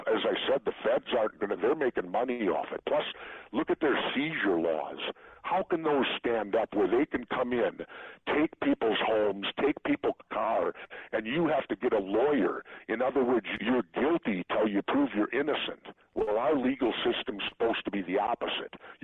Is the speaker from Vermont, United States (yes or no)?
no; Minneapolis, Minnesota, United States; I grew up in South Minneapolis, and every summer my mom would carve up half of our little backyard in the heart of the city center